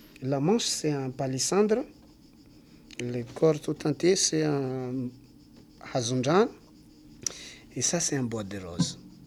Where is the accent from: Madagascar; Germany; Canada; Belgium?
Madagascar; Tolangaro, south-east; first language Malagasy; French is a second language; Je parle notre langue malgache. Malgache, nous on appelle malgache. Je viens de Madagascar, du sud-est. Mon village s'appelle Tolangaro.